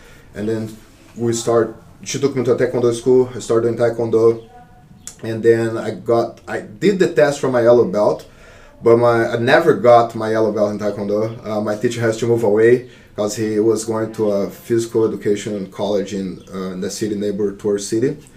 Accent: Ubatuba, São Paulo, Brazil; English is a second language; So I'm originally from Brazil. I'm from the state of São Paulo in the city called Batuba. So that's in the coast. I grew up there my whole life.

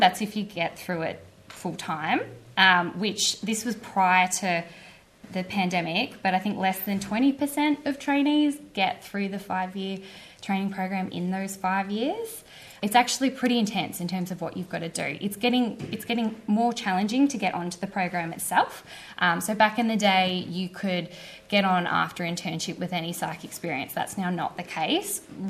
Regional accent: Bendigo, Victoria, Australia; I finished school in like 07, high school. I'm from Bendigo originally.

